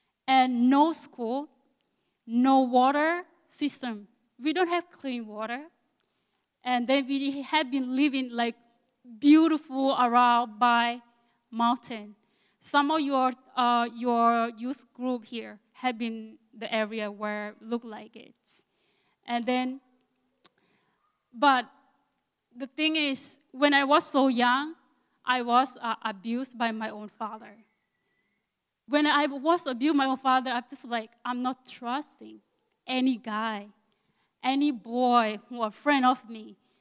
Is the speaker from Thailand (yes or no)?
yes; Northern Thailand, Thailand; English is a second language; I am a youngest of 12. I am from Akha, Northern Thailand.